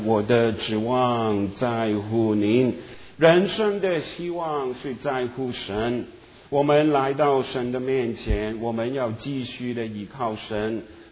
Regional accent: Hong Kong; 我曾经对你们说，我在香港，我从小是在香港长大的

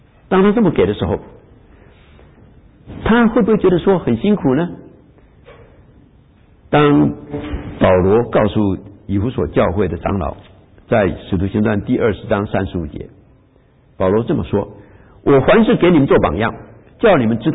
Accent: China; 这其实我们中国人 也有同样的理想。

